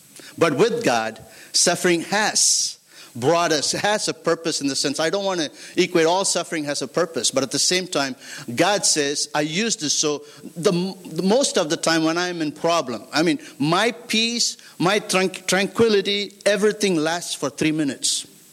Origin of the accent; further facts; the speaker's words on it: India; And I grew up in India.